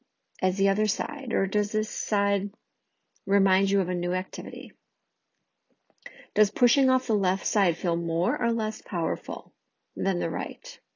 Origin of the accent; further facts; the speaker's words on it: Chicago, Illinois, United States; I am from the Chicagoland area.